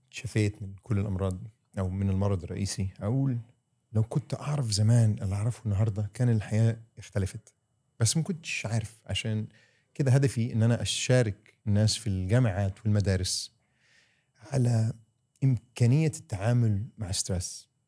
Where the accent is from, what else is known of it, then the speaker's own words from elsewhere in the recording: Egypt; moved away as an adult; also born or lived in United States / Bali / Saudi Arabia / Dubai; انا اتولدت في امريكا، وفترة مصر من 10 إلى 20 سنة كانت فترة قوية بزور وأنا فخور بها. وتعلمت أهل، دين، لغة، أخلاق